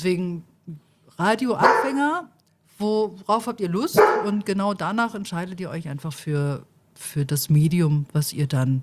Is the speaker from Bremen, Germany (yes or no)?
yes; Bremen, Germany; now in Mallorca, Spain; ich komme aus Bremen